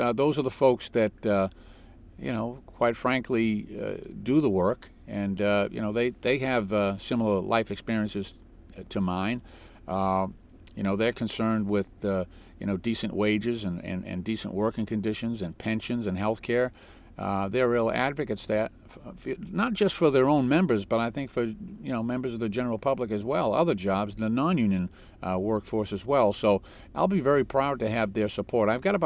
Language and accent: English; Boston, Massachusetts, United States; I grew up in the Old Colony housing projects in South Boston, a pretty rough place to live. My family struggled.